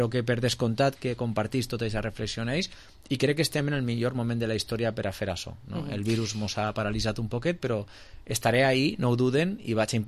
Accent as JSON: {"language": "Catalan", "region": "Valencian Community", "country": "Spain", "said": "I en la nostra cultura d'ací del Mediterrani i nosaltres especialment com a valencians pues tenim una cultura en les famílies de repartir molt la terra en l'herència"}